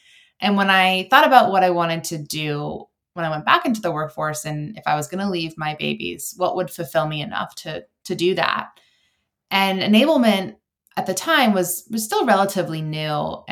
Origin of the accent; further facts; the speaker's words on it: Maine, United States; I am born and raised in Maine, and I'm actually now back in Maine with my family.